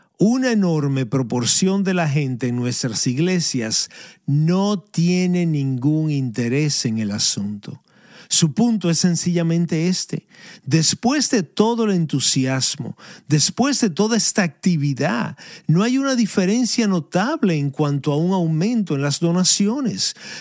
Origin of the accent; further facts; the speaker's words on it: Edinburgh, Scotland, United Kingdom; Spanish is a second language; la ciudad de Edimburgo, Escocia, donde yo nací y crecí.